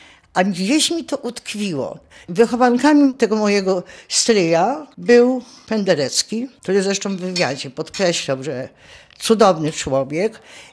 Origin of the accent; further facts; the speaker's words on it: Bochnia, Lesser Poland, Poland; Pochodzę z Bochni, czyli to jest 30 km od Krakowa, więc przyciągnięta cała rodzina zresztą jest z Krakowa. … To była taka rodzina artystyczno-nauczycielska.